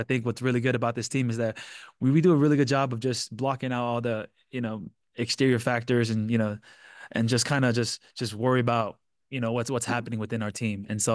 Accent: California, United States; But I grew up in Southern California. I was more of a UCLA and USC.

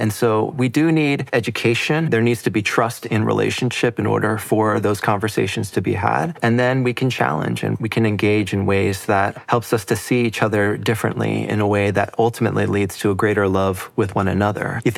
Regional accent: United States; I don't speak that much Korean. I grew up in the States

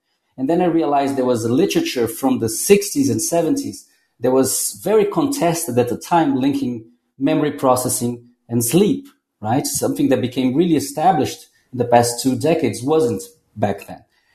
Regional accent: Brazil; English is a second language; now in New York, United States; I'm coming from Brazil. You know, from the summer in Brazil, and I arrive in New York, and it's very dark and very cold

